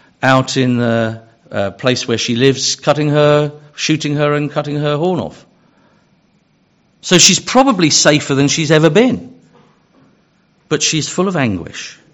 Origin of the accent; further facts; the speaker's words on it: United Kingdom; I guess I'm British and animal stories sort of get to the emotions.